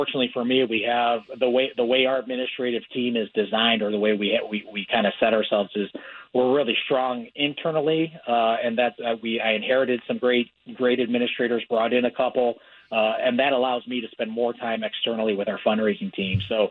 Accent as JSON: {"language": "English", "region": "Midwest", "country": "United States", "tie": "born or raised there", "said": "Well, I grew up in the Midwest, so if there's any, and I mean this in a complimentary way, Washington State feels like a Big Ten school."}